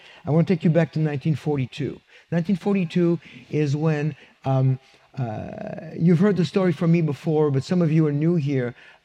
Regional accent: Île-de-France, France; which happens to be the edge of Paris where my hometown is touching Paris

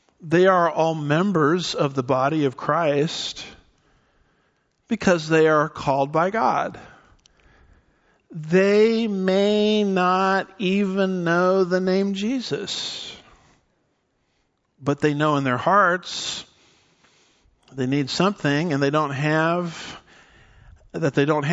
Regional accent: Garden Grove, California, United States; I grew up in Garden Grove, California.

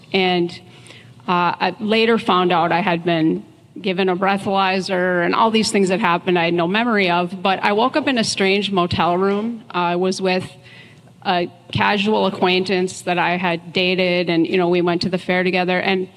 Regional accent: Duluth, Minnesota, United States; I'm from Minnesota, and I lived up in Duluth then, which is my hometown.

